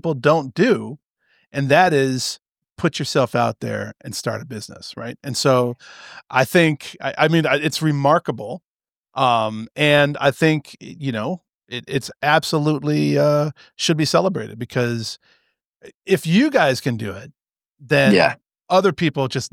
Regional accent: Hawaii, United States; And so I grew up, most of my life I spent growing up in Hawaii. and I used to do a lot of body surfing.

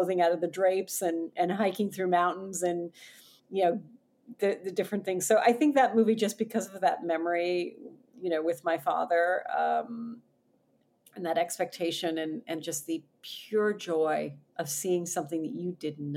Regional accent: Canada; And as somebody whose parents left the U.S. when I was a year old to move to Canada, I grew up in Canada, but I was American and they were American.

